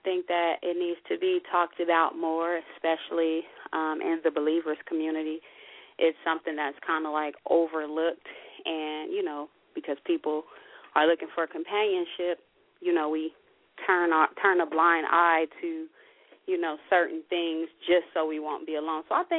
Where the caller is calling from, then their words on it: Atlanta, California, United States; Oh, I'm calling from Atlanta, California.